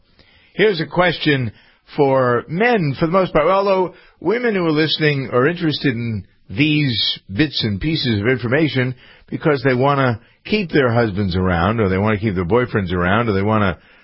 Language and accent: English; Framingham, Massachusetts, United States; In Framingham, my hometown, I've lived here all my life.